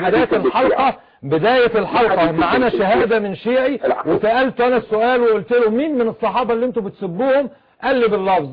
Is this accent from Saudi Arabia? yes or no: no; Egypt; انا كمواطن مصري